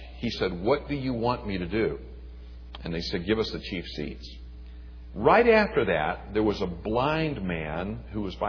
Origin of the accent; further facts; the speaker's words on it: Pensacola, Florida, United States; One of my fondest memories of growing up in Pensacola, Florida, at my grandparents' house on the … they had a beautiful fig tree out back.